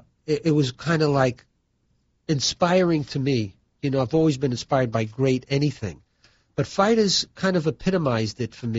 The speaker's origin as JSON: {"language": "English", "town": "Bronx", "region": "New York", "country": "United States", "tie": "born or raised there", "said": "I grew up in the Bronx, and you were defined by your environment, by how good a ball player you were."}